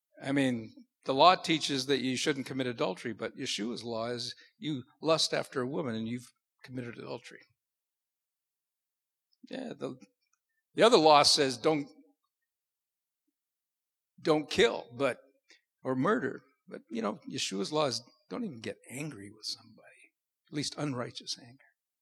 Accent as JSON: {"language": "English", "country": "Canada", "said": "But I think I'll stick to being a Canadian."}